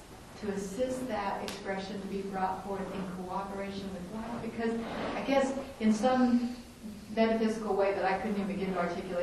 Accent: the South, United States; You know, just when I was raised in the South.

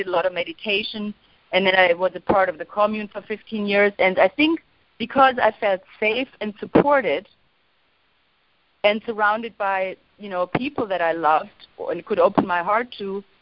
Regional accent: Germany; also born or lived in India; I grew up in Germany with an alcoholic, very abusive father. I was anorexic in my 20s. I went to India. I lived in an Osho community for 15 years

